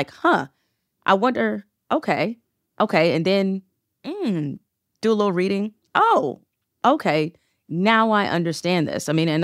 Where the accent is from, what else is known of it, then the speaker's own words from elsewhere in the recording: Detroit, Michigan, United States; You know, I grew up in Detroit. Detroit's at that time, and still is the case, like it's the blackest city in America in terms of percentage of the population.